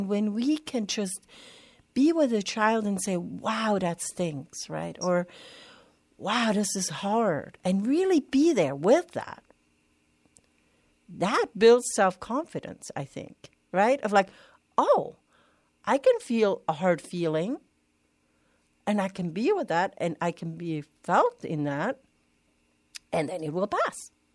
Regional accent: Switzerland; English is a second language; now in United States; growing up in Switzerland, we have 5 weeks of summer vacation. So here in the U.S., it's like forever.

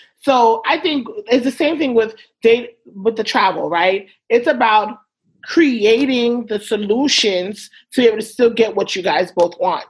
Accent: New York, United States; I think growing up in New York, growing up Haitian in New York, let's break it down, right? Growing up Seven Adventist Haitian and in New York, it's a different lifestyle.

